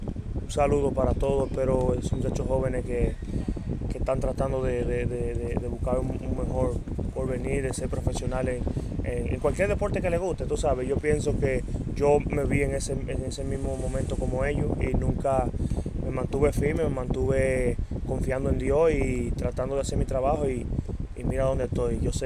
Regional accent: Dominican Republic; yo vengo de un sitio de Dominicana que no es tan fácil los scouts ir allá a verte, tú sabes, vengo de un campo muy, muy pequeño

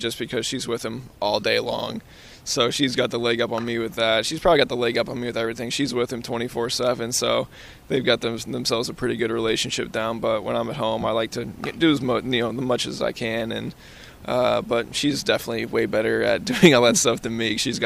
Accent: St. Louis, Missouri, United States; I knew Bishop was from St. Louis, and obviously I grew up in St. Louis as well.

